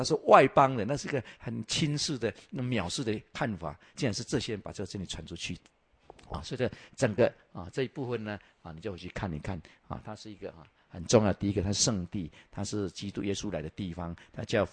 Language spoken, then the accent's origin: Chinese; Taiwan; 就像我们台湾人是一样，一出生就把你抓去什么，抓去拜拜，你就是佛教徒了，你就道教徒了，这是很传统的。